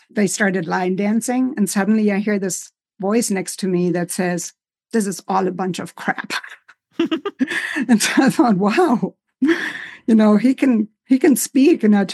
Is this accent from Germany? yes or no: yes; Germany; accent: German; English is a second language; now in United States; And I come from a little village in Germany. You hear my accent. And had always lived with my grandparents